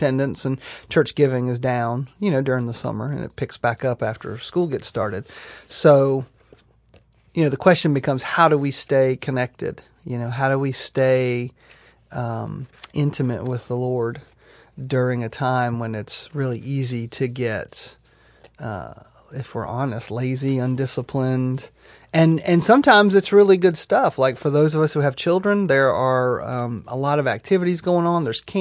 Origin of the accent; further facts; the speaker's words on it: Myrtle Beach, South Carolina, United States; You know, I can remember growing up in Myrtle Beach, and Memorial Day to Labor Day was, you know, that was kind of the summer.